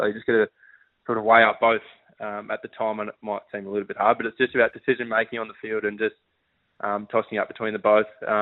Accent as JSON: {"language": "English", "town": "St Kilda", "region": "Victoria", "country": "Australia", "tie": "born there", "also_born_or_lived": "Queensland", "said": "But, I got a lot of family in Melbourne, and I was born in St Kilda."}